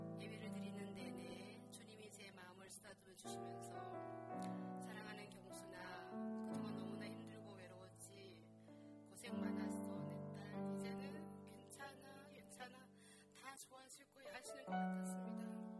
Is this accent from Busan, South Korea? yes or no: no; Yecheon, North Gyeongsang, South Korea; 저는 경북 예천 시골에서 태어나 자랐습니다. 40포 남짓대는 작은 마을인데도 교회가 있어 유년 시절부터 교회를 다니게 되었습니다. 청소년기를 작은 시골에서 지내왔고